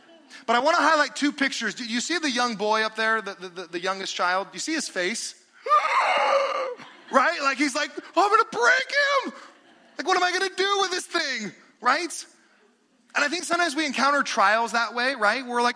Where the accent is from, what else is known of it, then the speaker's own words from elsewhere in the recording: United States; I am an American, but I'm a Christian.